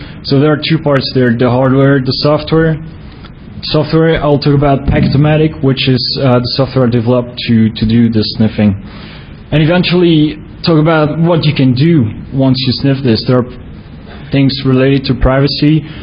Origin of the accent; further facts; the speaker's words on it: Belgium; English is a second language; I come from Belgium, so sorry about the accent sometimes.